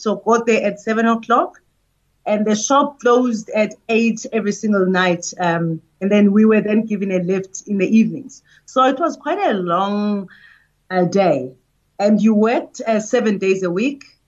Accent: Ladysmith, KwaZulu-Natal, South Africa; also born or lived in Pietermaritzburg / Soweto; So I grew up in Ladysmith, Pietermaritzburg, and then Soweto.

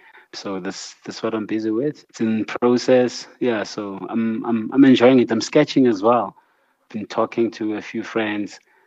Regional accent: South Africa

